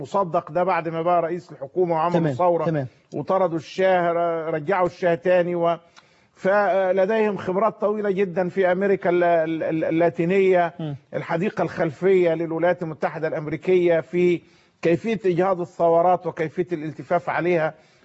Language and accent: Arabic; Egypt; إحنا ربما كمصريين قد لا ندرك